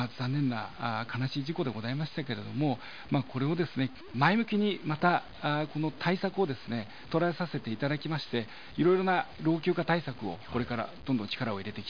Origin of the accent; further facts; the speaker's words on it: Kasukabe, Saitama, Japan; はい、私は春日部出身ということでございまして